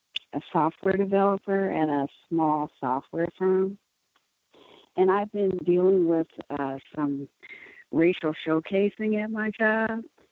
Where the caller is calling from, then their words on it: Milwaukee, Wisconsin, United States; I'm calling from Milwaukee.